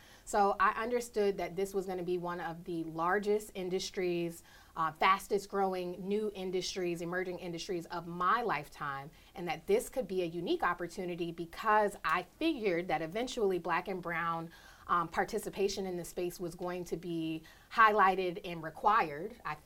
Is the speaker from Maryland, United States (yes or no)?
yes; Maryland, United States; And I looked up my home state of Maryland and realized they had just passed the medical cannabis bill the year before in 2013.